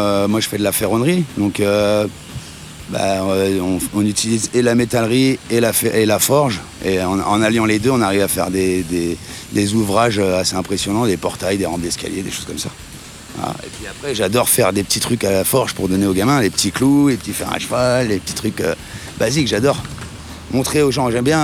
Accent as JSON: {"language": "French", "region": "Pays de la Loire", "country": "France", "said": "moi je suis de Vendée, je suis pas très loin de Partenay, je suis à une bonne heure d'ici. Je suis limite Vendée de Sèvres, Moléon, les 13 vents."}